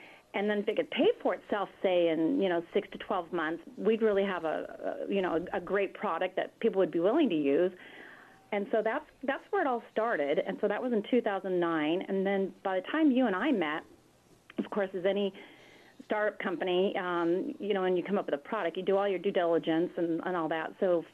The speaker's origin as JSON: {"language": "English", "region": "California", "country": "United States", "tie": "born or raised there", "said": "So back in 2009, I went home for a visit in my home state of Southern California"}